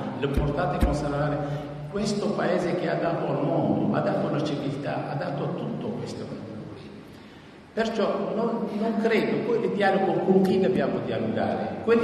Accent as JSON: {"language": "Italian", "country": "Syria", "second_language": "Italian", "said": "c'è 23 milioni in Siria, sono 20 milioni che appoggiano lo Stato, ma io appoggio il mio paese, io non appoggio un ministro, un ufficiale, un qualcosa. Io voglio che conserva il mio paese lo stesso, che rimani come prima."}